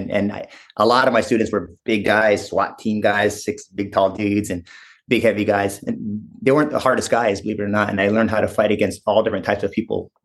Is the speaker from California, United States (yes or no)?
no; Hawaii, United States; I mean, come on, I grew up in Hawaii.